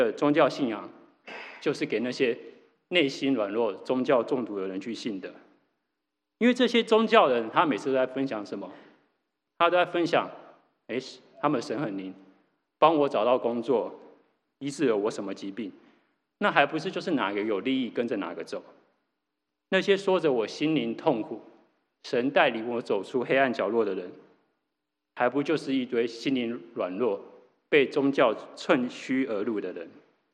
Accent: Taiwan; 我是一个在台湾长大的孩子，台湾是个包容性还蛮大的地方，所以庙宇、佛堂或什么的宗教团体其实都还蛮普遍的。我的家庭呢，在台湾没有特别宗教信仰，

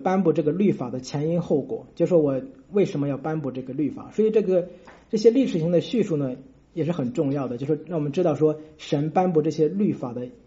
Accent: China; 哎，神为什么会选以色列人而没有选我们中国人？

